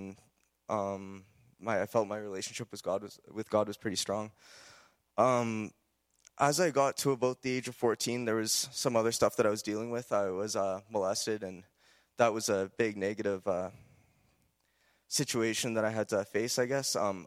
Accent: Edmonton, Alberta, Canada; I'm 19 years old, and I'm from Edmonton, Alberta.

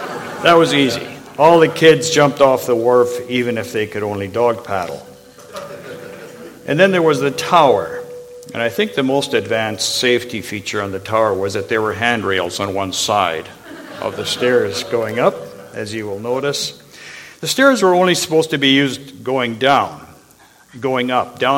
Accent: Kelowna, British Columbia, Canada; I grew up in Kelowna

